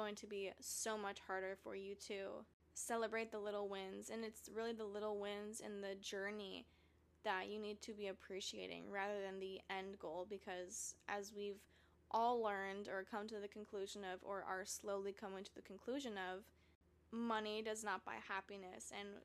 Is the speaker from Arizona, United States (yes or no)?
yes; Arizona, United States; obviously he grew up in New Jersey and I grew up in Arizona.